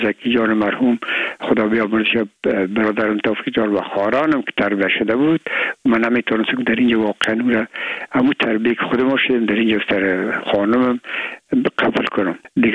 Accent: Afghanistan

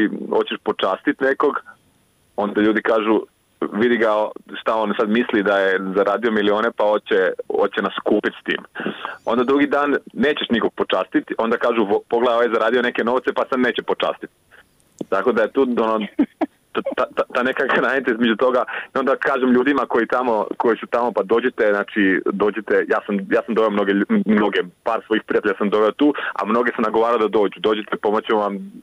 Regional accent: Beli Manastir, Osijek-Baranja County, Croatia; Znači, ja sam iz Belog Manastira, ali sam studirao u Osijeku i tamo sam i živio jedno vrijeme za vrijeme studija i poslije studija sam tamo ostao, radio sam.

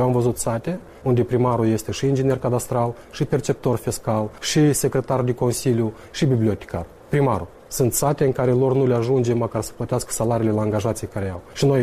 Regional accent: Tiraspol, Transnistria, Moldova; Eu sunt din Tiraspol

